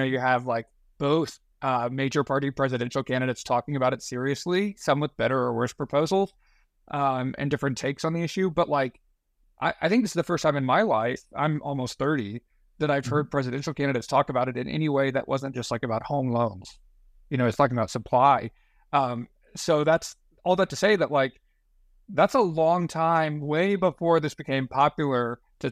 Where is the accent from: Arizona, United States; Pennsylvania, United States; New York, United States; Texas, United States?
Texas, United States; New Braunfels; also born or lived in Houston; now in Austin, United States; I'm based in Austin now, but I was born in Houston and lived there through elementary school, and then moved to New Braunfels, just north of San Antonio.